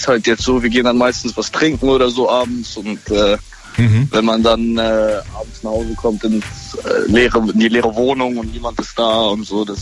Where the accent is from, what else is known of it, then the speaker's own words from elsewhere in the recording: Egypt; now in Germany; Ich bin auch umgezogen, aber halt in ein anderes Land, also nach Deutschland. Aber meine Eltern sind halt in meinem Heimatland geblieben.